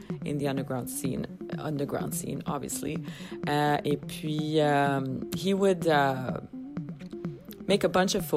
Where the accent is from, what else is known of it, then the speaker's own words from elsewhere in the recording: Montreal, Quebec, Canada; I'm from Montreal